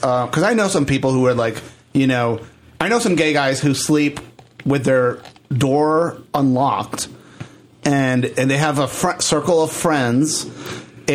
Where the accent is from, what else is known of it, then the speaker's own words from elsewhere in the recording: Puerto Rico; I grew up in Puerto Rico and we had bars on our windows